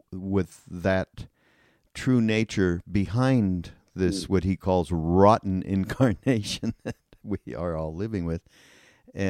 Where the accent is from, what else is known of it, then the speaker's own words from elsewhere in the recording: Canada; I'm from Canada, okay, and that's my excuse for looking askance at what's gone on in this country. But I'm a dual citizen